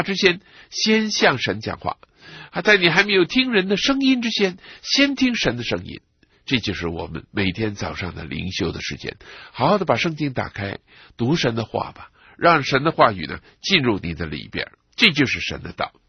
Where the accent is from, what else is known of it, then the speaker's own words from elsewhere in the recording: China; 我又想起我们中国人呢，有些时候叫那个方向，叫路向